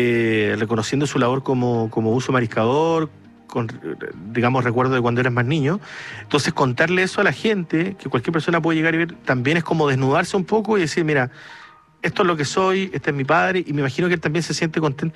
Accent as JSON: {"language": "Spanish", "region": "Magallanes and Chilean Antarctica", "country": "Chile", "said": "yo que soy magallánico conozco perfectamente este sonido"}